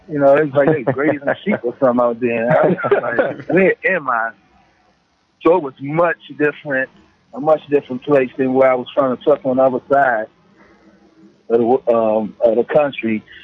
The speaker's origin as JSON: {"language": "English", "region": "Maryland", "country": "United States", "said": "Man, I'm coming from Prince George's County, man. Now I'm got an opportunity to go to the NBA."}